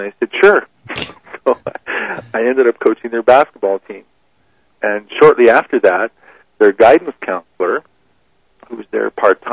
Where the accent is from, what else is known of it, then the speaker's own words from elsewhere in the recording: Montreal, Quebec, Canada; born there; also born or lived in Calgary / Vancouver; now in Twin Butte, Canada; I was born in Montreal and I've lived in Calgary and Vancouver, so lived in the big cities. And now I live in this little tiny hamlet, of Twin Butte, and I've been here for 15 years.